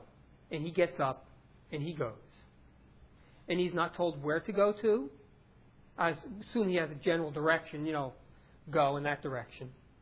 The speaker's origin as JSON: {"language": "English", "region": "New Jersey", "country": "United States", "said": "In our day and age, especially, you know, you guys here in Tottenville, we're from North Jersey, same type of situation."}